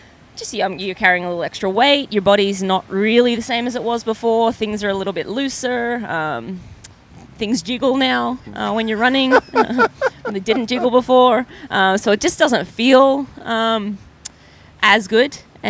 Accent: Brisbane, Queensland, Australia; So, I grew up in Australia, in Brisbane and all of that. So it sort of helps that grew up in a hotter climate.

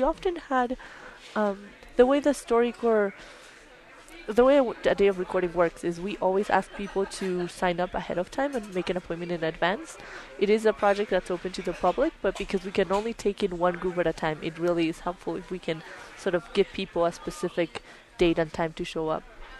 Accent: Miami, Florida, United States; was going to be my hometown of Miami.

